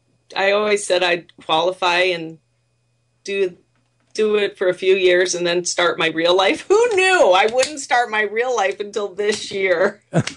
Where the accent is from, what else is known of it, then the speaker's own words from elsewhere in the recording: South Dakota, United States; And I always played growing up, and I grew up in South Dakota, so I had a lot of success there.